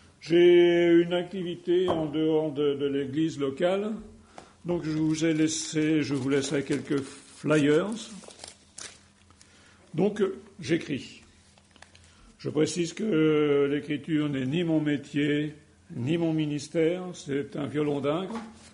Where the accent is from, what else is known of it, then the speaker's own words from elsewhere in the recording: France; Voilà, je suis français, mais la Belgique, c'est un petit peu ma deuxième patrie.